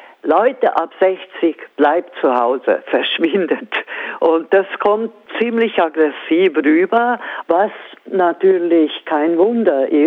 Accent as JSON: {"language": "German", "country": "Switzerland", "lives_now": "Hungary", "said": "Aber ich lese ja das auch von meiner Heimat in der Schweiz."}